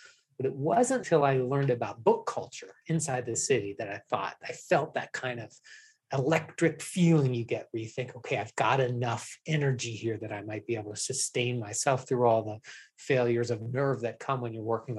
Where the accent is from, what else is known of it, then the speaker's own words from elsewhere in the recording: Ohio, United States; now in Idaho, United States; I'm in Idaho now, but I grew up in Ohio. I grew up under the hardwood trees of Ohio, and now I live in the sagebrush deserts of Southwest Idaho.